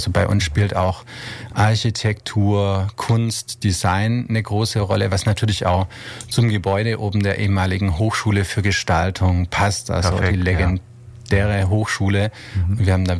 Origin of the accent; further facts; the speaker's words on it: Baden-Württemberg, Germany; now in Ulm, Germany; ich komme aus der Stuttgarter Region. Mhm. Mich hat tatsächlich der Beruf hierher gebracht. Ja. Studiert habe ich in Freiburg, in Straßburg und dann in Heidelberg.